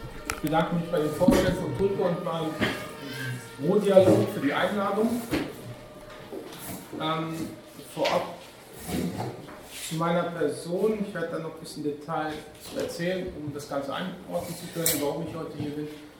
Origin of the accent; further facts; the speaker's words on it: Plettenberg, North Rhine-Westphalia, Germany; born there; ich bin 37 Jahre alt, ich bin verheiratet, zwei Kinder, bin geboren im Märkischen Kreis, im Sauerland, im Plettenberg.